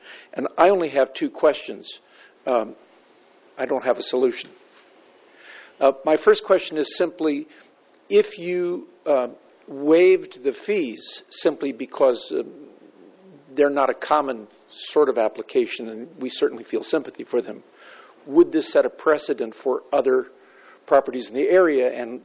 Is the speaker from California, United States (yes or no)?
yes; Nipomo, California, United States; I'm from Napomo, and I'm speaking as a private individual in this matter.